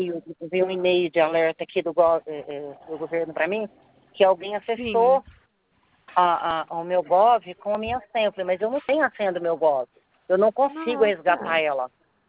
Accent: Franca, São Paulo, Brazil; E eu sou de Franca.

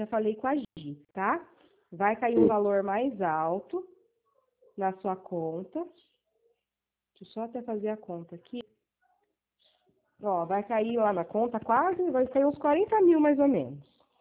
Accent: Bernardes, Brazil; eu sou aqui de Bernardes mesmo, fica tranquilo, tá? Eu sou mioto.

